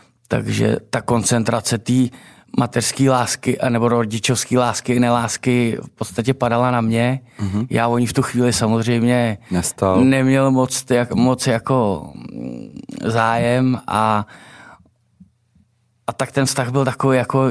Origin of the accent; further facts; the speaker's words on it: České Budějovice, South Bohemian Region, Czechia; Rodák jsem přímo z Budějovic, ale na, směrem vlastně na Novohradský hory jsme měli chalupu, kde jsem trávil vlastně svoje dětství kompletně.